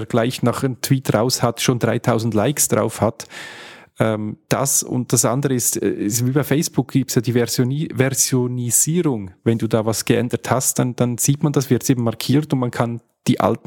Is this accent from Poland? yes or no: no; Switzerland; accent: Swiss German; Wir sagen mehr, also in Schweizerdeutsch sind Hunde sind Hund. Also Hund, ja. Zumindest in meinem Dialekt.